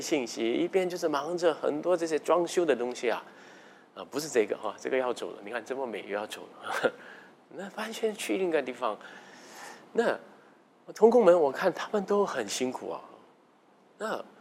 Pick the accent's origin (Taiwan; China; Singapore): Singapore; 我们新加坡人都是很关注这个东西的。